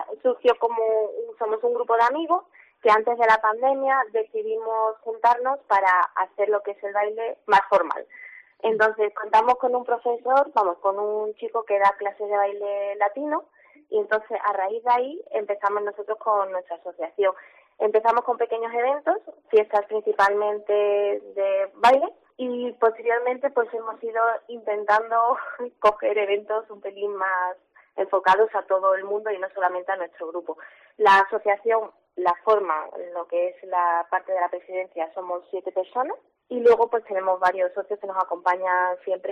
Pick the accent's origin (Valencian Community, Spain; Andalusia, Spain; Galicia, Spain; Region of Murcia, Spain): Andalusia, Spain; Seville; now in León, Spain; yo soy sevillana, que llevo unos años aquí en León.